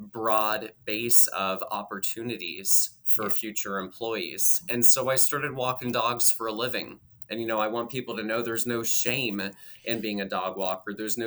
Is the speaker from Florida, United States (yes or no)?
yes; Jacksonville, Florida, United States; I grew up in Jacksonville, Florida, to a wonderful, loving mom and dad